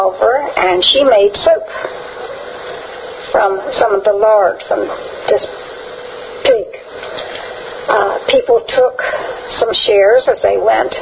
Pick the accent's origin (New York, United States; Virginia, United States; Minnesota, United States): Virginia, United States; Chincoteague; Well, at the age of 5, I was milking cows by hand. We had no electricity.